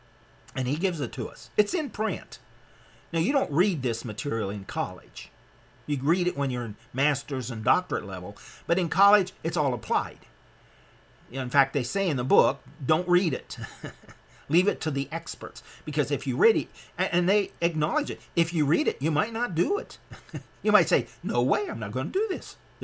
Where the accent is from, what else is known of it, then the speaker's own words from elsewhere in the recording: Nebraska, United States; Now I'm from Nebraska, and you may not understand a Cobb house.